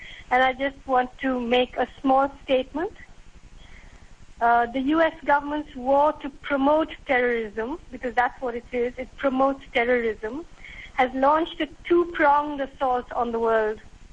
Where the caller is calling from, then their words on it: Kerala, India; I'm calling from Kerala in India, where it's close to midnight.